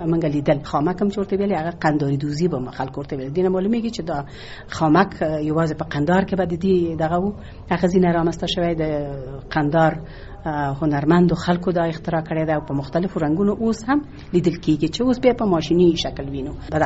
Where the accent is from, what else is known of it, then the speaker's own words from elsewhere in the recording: Ghazni, Afghanistan; born there; زه په غزنی کې زیږیدلې یم